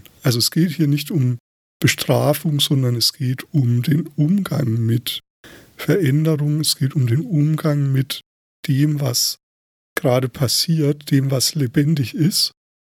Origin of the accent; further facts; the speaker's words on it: Thuringia, Germany; Ich bin ja selbst in Thüringen geboren, aber das war damals, also diese rechtliche Kategorie Thüringen gab es damals noch gar nicht, weil ich da eben auch in der DDR aufgewachsen bin bis zu meinem 10. Lebensjahr.